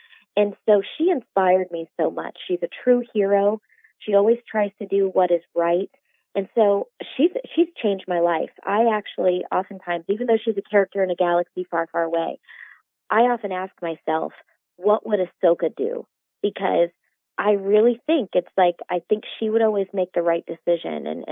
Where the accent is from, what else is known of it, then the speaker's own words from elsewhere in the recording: Orlando, Florida, United States; growing up in Orlando and my dad was a cast member and I was practically raised on Main Street USA